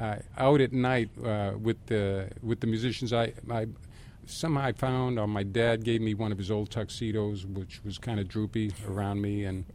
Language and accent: English; Boston, Massachusetts, United States; One thing I regret, though, in growing up in the Boston area, now we're talking about classical music, is that Symphony Hall